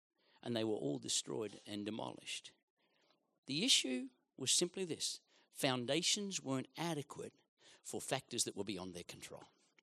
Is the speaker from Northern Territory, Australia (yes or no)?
no; Queensland, Australia; also born or lived in Gosford; Almost all my life, I've lived in Queensland. I was born in Gosford, New South Wales. I was smuggled out of that terrible state before I was 1 year of age and I've spent the rest of my life living in Queensland